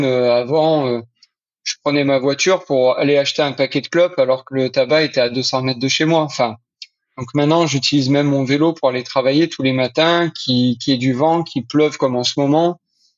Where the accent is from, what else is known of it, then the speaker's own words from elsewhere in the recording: Cavaillon, Provence-Alpes-Côte d'Azur, France; also born or lived in Avignon / L'Isle-sur-la-Sorgue; moi je viens du Vaucluse, je suis né à Cavaillon et j'habitais entre Avignon et l'Isle-sur-la-Sorgue, pour ceux qui connaissent un petit peu la région. J'ai grandi là-bas et maintenant j'habite sur Lyon